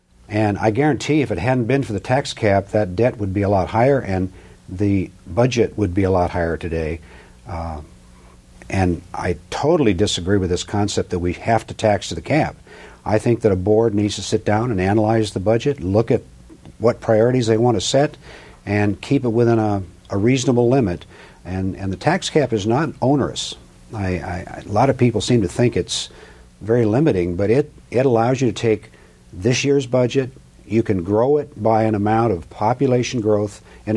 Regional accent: Anchorage, Alaska, United States; Born and raised in Anchorage. My background, I attended Anchorage schools from kindergarten on through high school, graduating in 1957. Went up to Fairbanks, University of Alaska.

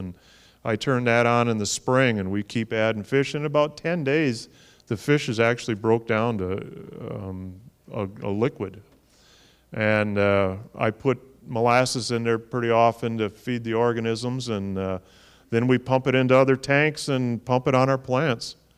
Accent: Wisconsin, United States; I grew up on rutabagas in Wisconsin.

